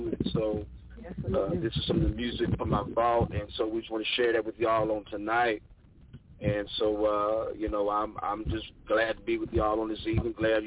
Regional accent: United States; accent: Gullah; that's Mella music, not mellow, but Mella. Mella music, that's my Gullah, that's my Gullah accent.

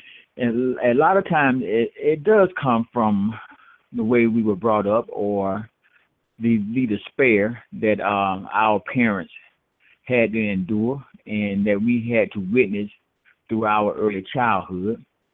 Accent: Albany, Georgia, United States; I'm from Albany, Georgia.

